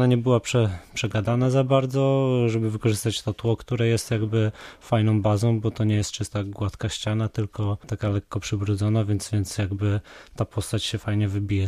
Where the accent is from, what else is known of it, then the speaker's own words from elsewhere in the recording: Bydgoszcz, Kuyavian-Pomeranian Voivodeship, Poland; Tak, tak, jestem z Bydgoszczy.